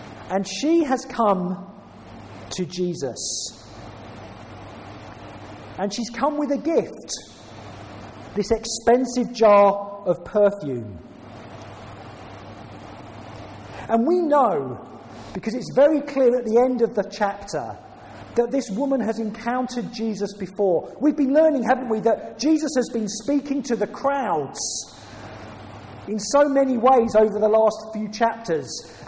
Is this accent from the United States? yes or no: no; England, United Kingdom; I'm British, I'm English, the stiff upper lip